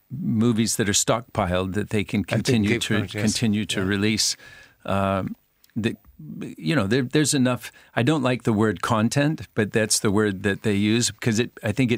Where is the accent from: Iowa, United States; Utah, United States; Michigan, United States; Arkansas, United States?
Utah, United States; also born or lived in Southern California; And I'd been growing up in Utah and Southern California.